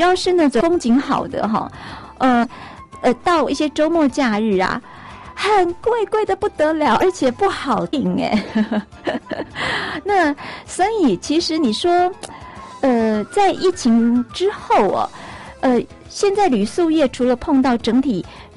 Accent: Taiwan

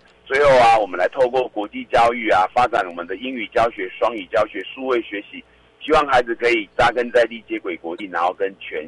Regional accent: Taiwan; 等于是我们台湾人的日常啊，

